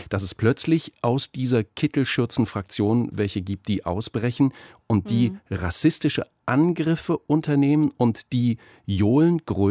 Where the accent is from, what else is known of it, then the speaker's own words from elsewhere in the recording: Apolda, Thuringia, Germany; ich bin in Thüringen aufgewachsen, Apolda, Kleinstadt in Thüringen.